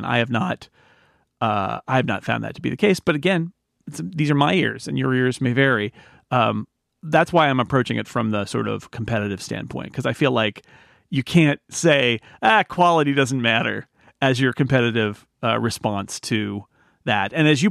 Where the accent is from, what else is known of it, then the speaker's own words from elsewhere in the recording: California, United States; because I'm from California and I don't like winter.